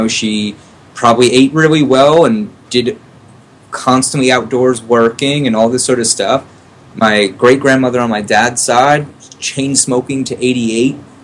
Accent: New York, United States; But what I'm going to say is that I smoke, and I grew up in New York, highly polluted.

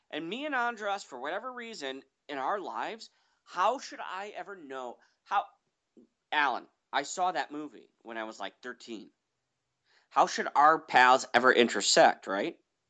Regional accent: Chicago, Illinois, United States; I'm from Chicago.

